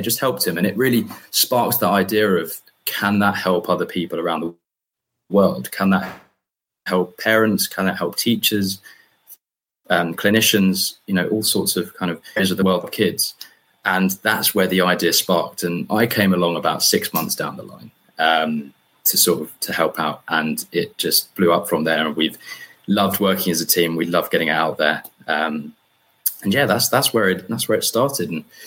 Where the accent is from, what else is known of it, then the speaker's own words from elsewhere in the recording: Hildenborough, South East England, United Kingdom; accent: English; now in California, United States; I'm from the UK, as you could probably tell by my posh English accent. I'm from a little town called Hildenborough, just below London. So I'm currently calling from California